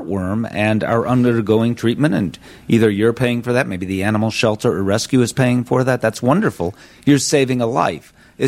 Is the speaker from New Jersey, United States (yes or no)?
no; Chicago, Illinois, United States; As a Chicagoan, it's warmer in the city.